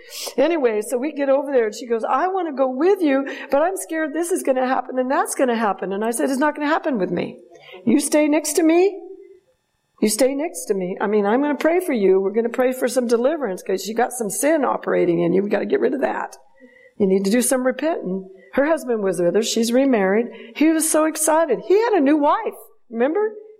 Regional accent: Alaska, United States; I'm from Alaska. I'm just a simple woman. I assist my husband in pastoring a church

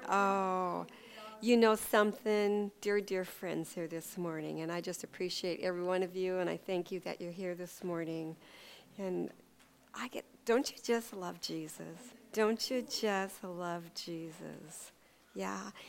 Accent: Ketchikan, Alaska, United States; I was born and raised in Ketchikan. And in fact, Debbie Andres and I were born in the same little hospital here in Ketchikan.

